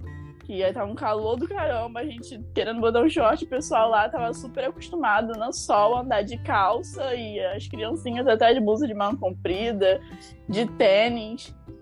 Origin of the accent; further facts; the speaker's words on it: Rio de Janeiro, Brazil; Até eu, que sou do Rio de Janeiro, 40 graus, levei um susto com o calor daquele lugar.